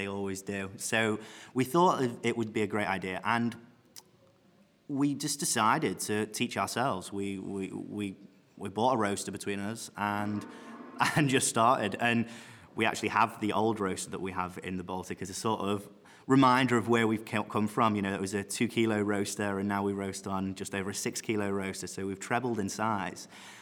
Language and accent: English; Liverpool, North West England, United Kingdom; being born and bred in Liverpool is I know the city well enough